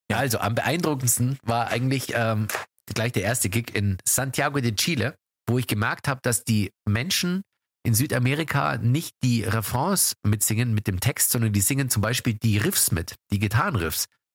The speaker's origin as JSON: {"language": "German", "region": "Bavaria", "country": "Germany", "said": "in der Zeppelinhalle in Kaufbeuren im Süden Deutschlands, ganz in der Nähe, wo ich herkomme."}